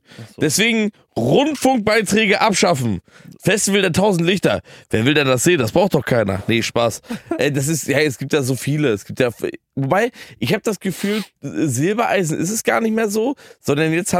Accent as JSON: {"language": "German", "country": "Germany", "said": "Ich kann dir einfach sagen, dass ich aus Deutschland komme."}